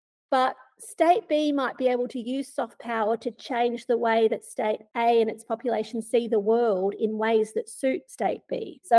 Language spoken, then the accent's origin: English; Melbourne, Victoria, Australia; I grew up in Melbourne. I am an AFL person all the way